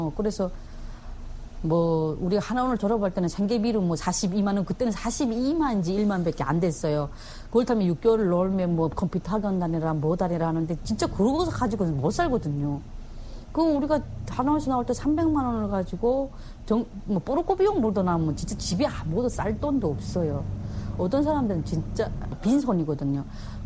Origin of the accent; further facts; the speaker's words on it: Chongjin, North Hamgyong, North Korea; moved away; 내 고향이 한경북도 청진이 나오더라고요. 진짜 내 살던 청진은 좋은 곳이었어요. 예, 바다가 끼어 있고 국경이 중국 국경, 러시아 국경이 다 끼어 있거든요.